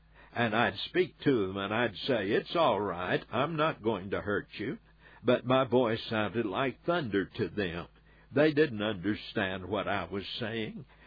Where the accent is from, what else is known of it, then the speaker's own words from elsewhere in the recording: Texas, United States; As a boy, I grew up in West Texas, and I used to go barefooted all during the summer.